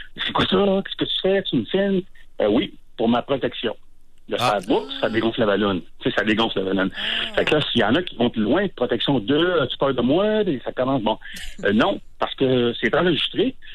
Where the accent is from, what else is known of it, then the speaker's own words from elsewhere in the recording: Montréal, Quebec, Canada; moi, je suis de Montréal.